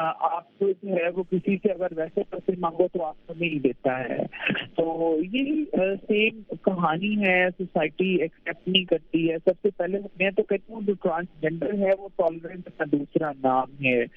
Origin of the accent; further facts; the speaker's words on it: Okara, Punjab, Pakistan; میں اکاڑا میں میری پیدائش ہوئی، اکاڑا میں میں رہی، اکاڑا میں میری 13 سال کی عمر تھی جب جو ہے وہ میری فیملی نے مجھے ڈس آن کر دیا، نکال دیا، اور میں اس کے بعد اپنی نانی کے پاس رہی جا کے،